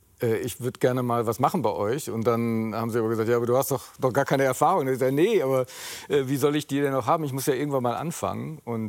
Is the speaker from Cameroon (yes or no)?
no; eastern Netherlands, Netherlands; accent: East Dutch; Ja, ich spreche mit so einem ostholländischen Akzent.